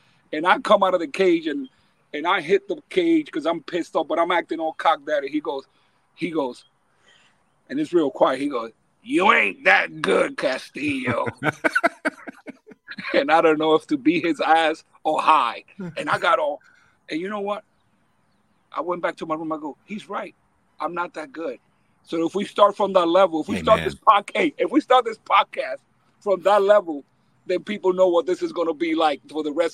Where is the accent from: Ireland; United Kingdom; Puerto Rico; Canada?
Puerto Rico; also born or lived in Dominican Republic; I was born in Dominican Republic, youngest of five. Very poor, just like you see on TV. None of that stuff on TV is fake. just dirt poor. No dad around, just a mom. And at a young age, we moved to the island of Puerto Rico